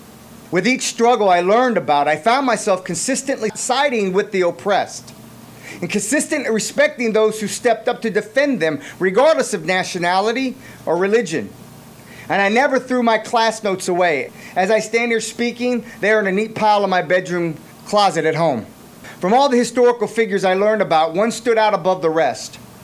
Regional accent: United States; I wasn't born in a Muslim country, though. I was born and raised right here in America.

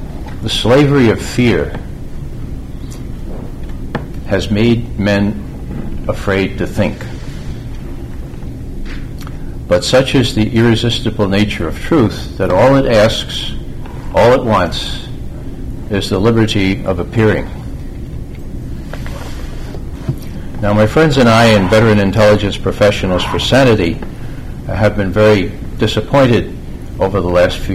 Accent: Bronx, New York, United States; I'm a returned New Yorker. I grew up in the Bronx, but I spent a lot of time, I worked during summers out on Long Island

